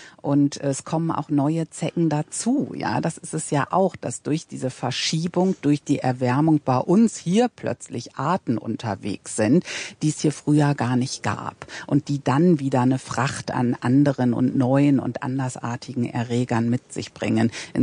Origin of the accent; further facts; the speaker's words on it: Emden, Lower Saxony, Germany; Ich komme nun selber aus Emden in Ostfriesland und kenne wilde Stürme aus meiner Kindheit